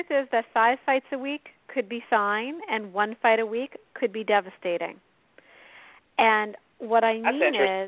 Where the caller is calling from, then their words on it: New York, United States; I'm calling from Westchester County, which is in New York, about a half hour outside of New York City.